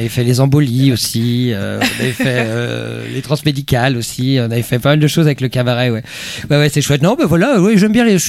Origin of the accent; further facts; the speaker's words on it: Rennes, Brittany, France; On est Rennais, et puis on est sympa.